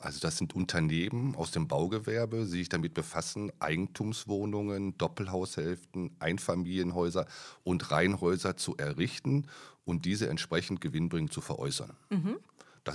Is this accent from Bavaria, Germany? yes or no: no; Dortmund, North Rhine-Westphalia, Germany; now in Duisburg, Germany; ich bin 57 Jahre alt, habe zwei erwachsene Kinder, bin ein Kind des Ruhrgebietes, des Potts, geboren, aufgewachsen in Dortmund, habe dort mein Abitur gemacht, meine Bankausbildung und anschließend bin ich dann über Essen nach Duisburg gekommen